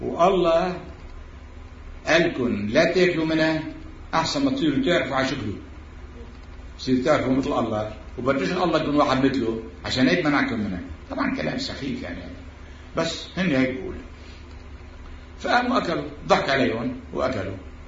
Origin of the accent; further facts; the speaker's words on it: Lebanon; الجنة كانت بجبال الأرز عندنا بلبنان